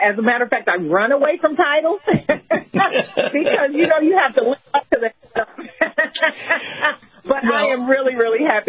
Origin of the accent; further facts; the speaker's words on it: Texas, United States; I love football. I'm from Texas. So, you know, football is in my blood.